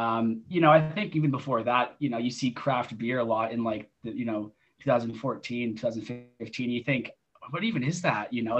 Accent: Canada; And yeah, I come from Canada.

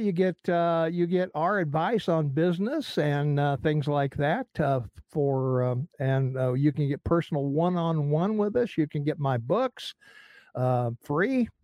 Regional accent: Jerseyville, United States; it's a sad day in Jerseyville when they tore down the white spot. That's my hometown

